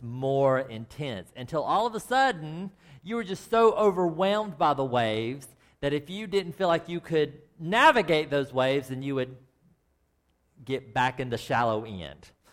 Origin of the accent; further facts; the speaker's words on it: the South, United States; I want to tell you that when I was a little kid, as you know, I grew up in the South.